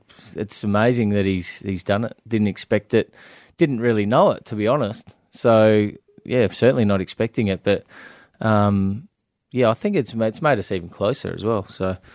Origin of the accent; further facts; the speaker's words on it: Stansbury, South Australia, Australia; I was brought up in Stansbury on the York Peninsula